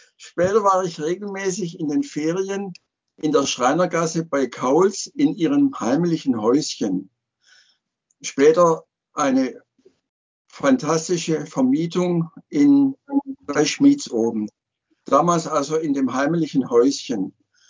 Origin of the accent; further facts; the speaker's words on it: Markgröningen, Baden-Württemberg, Germany; born there; wie vertraut mir Markgröningen bis heute ist. Sie ist ja meine Geburtsstadt.